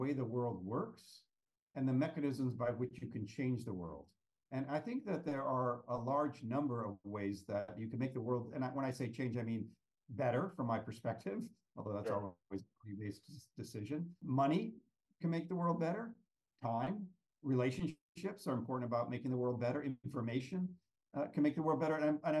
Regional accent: Palo Alto, California, United States; I'm from Palo Alto, California, Palo Alto, Silicon Valley, basically. But I grew up in the Palo Alto of Steve Jobs growing up

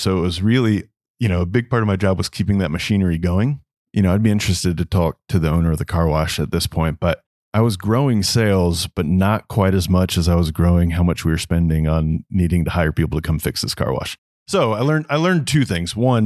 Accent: Orlando, Florida, United States; I grew up here in Orlando, Florida. I am the son of two parents. I have two loving parents. Grew up here in Orlando.

